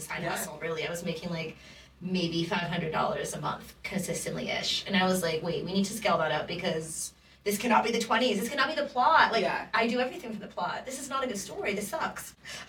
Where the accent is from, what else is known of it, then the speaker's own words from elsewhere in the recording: Jamaica; I'm Jamaican. My dad's from New York, too. Small world.